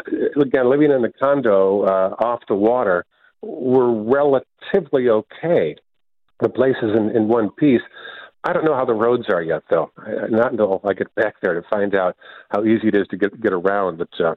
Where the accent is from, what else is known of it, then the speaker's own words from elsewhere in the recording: Buffalo, New York, United States; You know, growing up in Buffalo, I never had to pack to leave to not know if the blizzard would knock down the house.